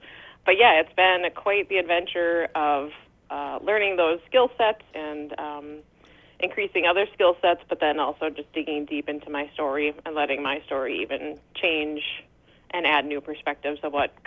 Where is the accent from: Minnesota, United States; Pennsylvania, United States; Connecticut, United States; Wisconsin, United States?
Minnesota, United States; Two Harbors; I am born and raised in Two Harbors